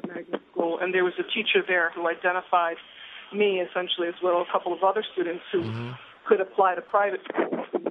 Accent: Brooklyn, New York, United States; I grew up in Bushwick, Brooklyn in the 70s.

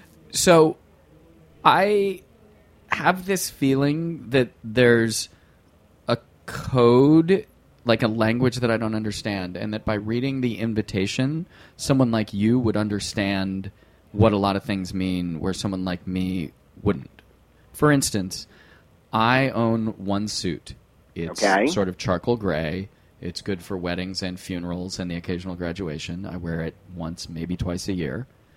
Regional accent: California, United States; also born or lived in San Diego / Los Angeles; now in New York, United States; So I'm from California, and I've called New York home for 25 years, ever since I moved from San Diego to Los Angeles.

